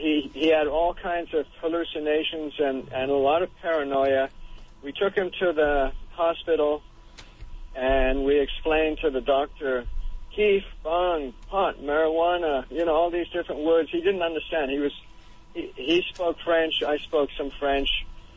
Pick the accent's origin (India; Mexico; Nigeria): India; I grew up in India.